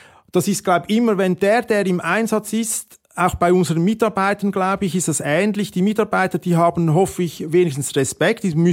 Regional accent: Switzerland; ich hätte nie gedacht als Schweizer, dass ich mal in so eine Situation komme. Gebe ich offen zu. Ich bin total behütet aufgewachsen.

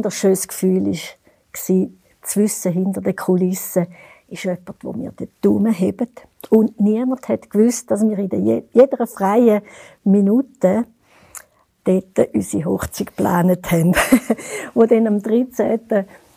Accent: St. Gallen, Switzerland; Und ich habe mich auch gefreut, dass ich ein Kleid aus St. Galler Stickerei getragen habe, wo ich damit meine Heimatstadt vertreten habe.

